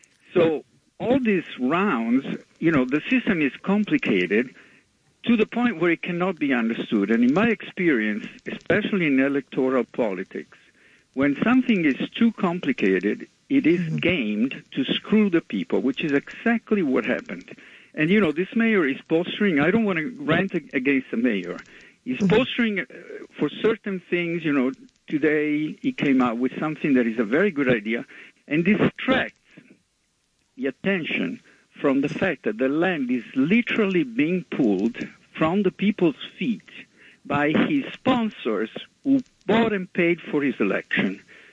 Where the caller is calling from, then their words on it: Manhattan, New York, United States; from Manhattan.